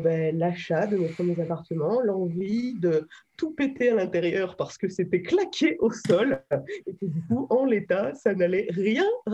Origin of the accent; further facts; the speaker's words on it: Lyon, Auvergne-Rhône-Alpes, France; born there; Et bien avant, j'étais lyonnaise, je suis lyonnaise de naissance